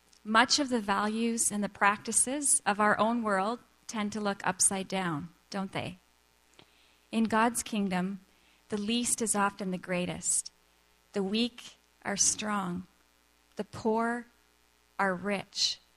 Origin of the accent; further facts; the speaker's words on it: Kamloops, British Columbia, Canada; I'm from Kamloops, and I actually go to the Kamloops Vineyard Church.